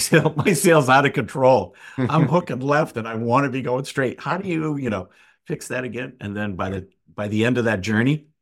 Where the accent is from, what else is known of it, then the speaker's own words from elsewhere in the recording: Lewiston, Maine, United States; I'm originally born and raised in Lewiston, Maine. So I learned to be outdoorsy then.